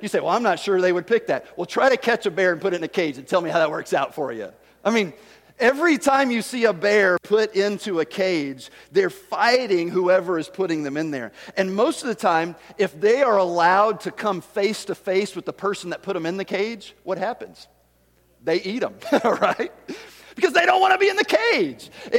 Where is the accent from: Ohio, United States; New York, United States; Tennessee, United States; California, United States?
Tennessee, United States; I told you I'm from Tennessee. I don't understand English all that well.